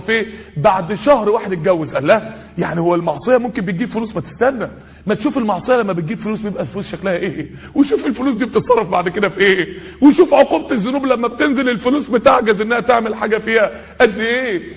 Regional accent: Mansoura, Dakahlia, Egypt; يعني القهوة دي في منطقة عندنا في المنصورة

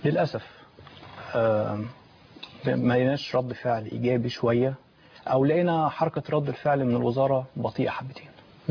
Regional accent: Egypt; أنا كشاب مصري

